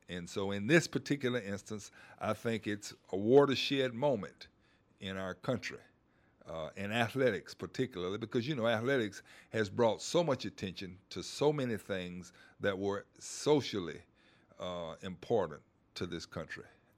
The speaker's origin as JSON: {"language": "English", "town": "Kentwood", "region": "Louisiana", "country": "United States", "tie": "born or raised there", "said": "I understood based on the time, the circumstances, and where I grew up in Kentwood."}